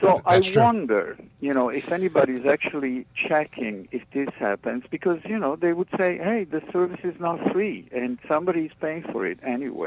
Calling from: New York City, New York, United States; New York City.

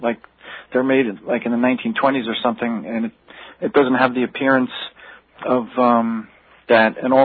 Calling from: West Babylon, New York, United States; Okay. Calling from West Babylon.

